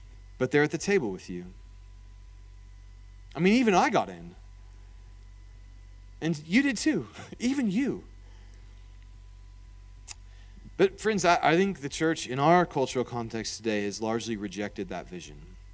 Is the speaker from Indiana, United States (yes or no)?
yes; Indianapolis, Indiana, United States; I'm from Indianapolis.